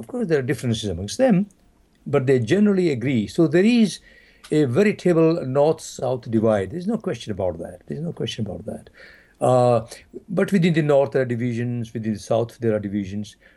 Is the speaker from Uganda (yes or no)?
yes; Uganda; moved away; also born or lived in Zimbabwe; I come from Uganda, and I have traveled around, and I have lived for over 20 years in Zimbabwe.